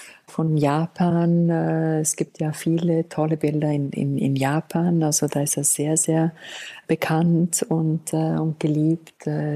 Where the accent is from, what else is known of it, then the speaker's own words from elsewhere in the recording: Graubünden, Switzerland; Ich bin selber aus den Bergen und da kommt die Sturheit.